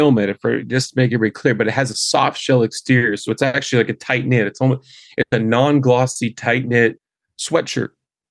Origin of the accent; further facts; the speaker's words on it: Pittsburgh, Pennsylvania, United States; we're born and raised in Pittsburgh, if you will, and the blue collar grassroots community that Pittsburgh is.